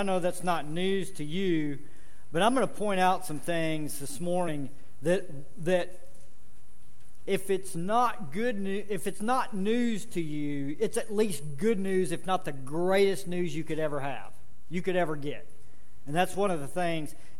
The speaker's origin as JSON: {"language": "English", "town": "Arlington", "country": "United States", "tie": "born or raised there", "said": "You know, as a young man growing up in Arlington, I always wanted to stay out later and later."}